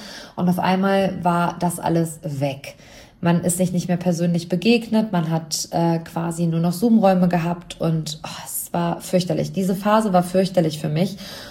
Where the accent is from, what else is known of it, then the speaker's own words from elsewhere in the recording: Hamm, North Rhine-Westphalia, Germany; im Cineplex hier in meiner Heimatstadt in Hamm